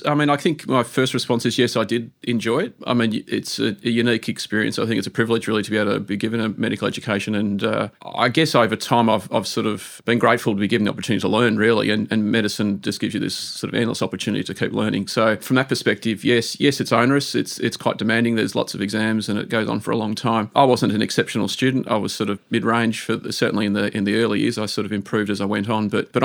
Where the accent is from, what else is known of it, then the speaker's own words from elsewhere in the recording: Mount Waverley, Victoria, Australia; So I was raised in Mount Waverley, so one of three boys, middle child. So Mount Waverley was a very sort of middle-class suburb.